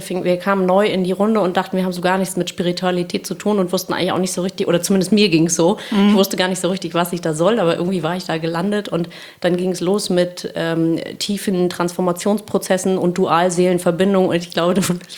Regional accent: Kiel, Schleswig-Holstein, Germany; Wir kommen alle aus Kiel.

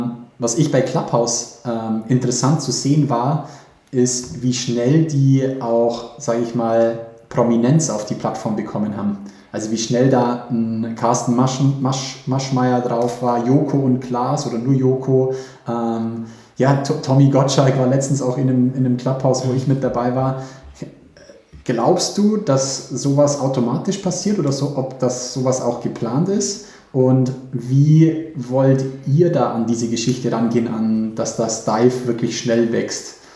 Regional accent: Bavaria, Germany; Als Bayer tue ich mich schwerer anscheinend.

